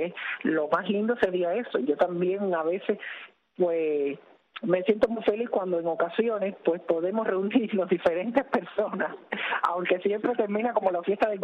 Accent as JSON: {"language": "Spanish", "country": "Cuba", "said": "cada cual quiere, como cubanos y como miembros de la comunidad LGBTI"}